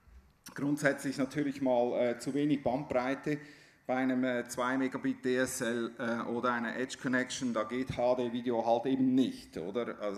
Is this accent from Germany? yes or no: no; Switzerland; weil ich als Schweizer gehöre ja nicht zu Europa